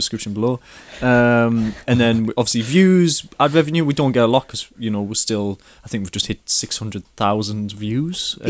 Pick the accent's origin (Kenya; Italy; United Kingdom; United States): United Kingdom; England; Yeah, we are English, by the way, and England got knocked out of the World Cup.